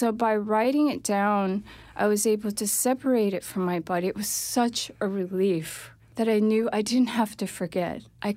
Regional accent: United States; I think growing up in America, I was always walking between two cultures.

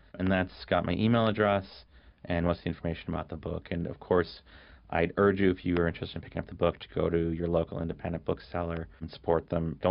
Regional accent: Canada; And some of that is, you know, I grew up in Canada, so those are Canadian authors.

